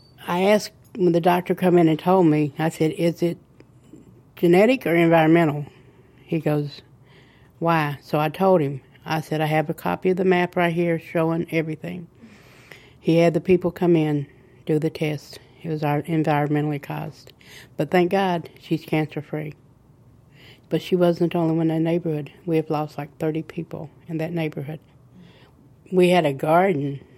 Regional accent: West Virginia, United States; I grew up in West Virginia. We burnt coal. So I've had it ever since I was a little kid.

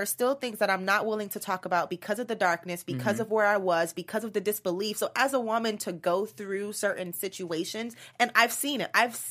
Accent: Miami, Florida, United States

